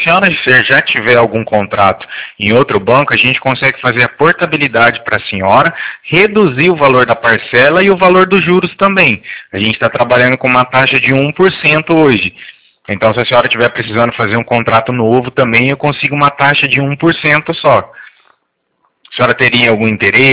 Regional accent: Cornélio Procópio, Paraná, Brazil; Eu sou de Cornélio Procópio, do Paraná.

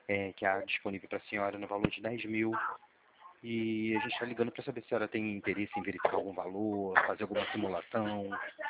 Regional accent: Niterói, Rio de Janeiro, Brazil; now in Itaboraí, Brazil; Sendo que eu moro em Niterói, eu sou de Niterói, mas eu vivo em Itaboraí porque o pai dela, da minha esposa, tem um sítio aí.

